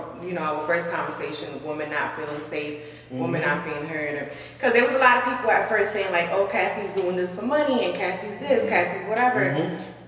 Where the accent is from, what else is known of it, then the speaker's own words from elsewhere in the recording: White Plains, New York, United States; I'm from White Plains, so I don't know what y'all got going on to eat